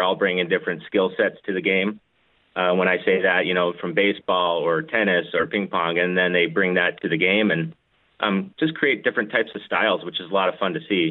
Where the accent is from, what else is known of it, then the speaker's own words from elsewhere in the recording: Federal Way, Washington, United States; I grew up in the Seattle area in Federal Way, Washington, and my dad worked at Weyerhaeuser headquarters.